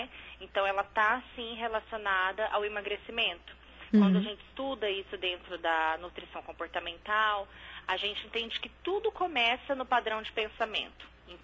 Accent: Campo Grande, Mato Grosso do Sul, Brazil; Isso mesmo, sou de Campo Grande, Mato Grosso do Sul.

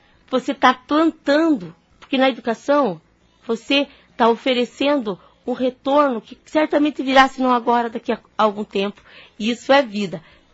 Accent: Paraná, Brazil; porque eu não sou daqui, eu sou do norte do Paraná

